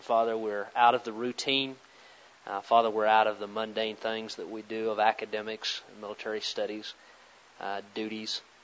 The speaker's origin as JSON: {"language": "English", "town": "Ulysses", "region": "Kansas", "country": "United States", "said": "I'm from Ulysses. Yeah. You know where that is? Southwest corner, right between Liberal and Garden City."}